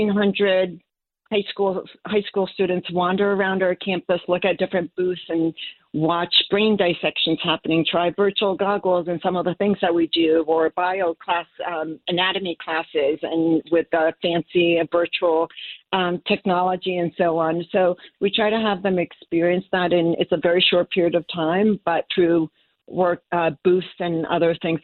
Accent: Japan; also born or lived in London, United Kingdom; I've lived in many cities I grew up in Japan. I went to high school in London. I worked at seven different universities and cities around the country.

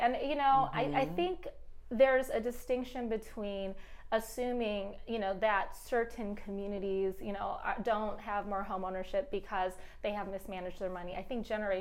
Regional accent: Detroit, Michigan, United States; And I grew up in Detroit, and in Detroit, you know, we all kind of, I feel like almost everyone I knew owned their homes, and it was really accessible.

